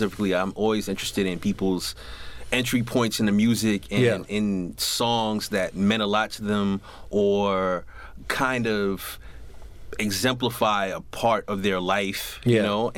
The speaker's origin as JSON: {"language": "English", "town": "New York City", "region": "New York", "country": "United States", "said": "I'm from New York City."}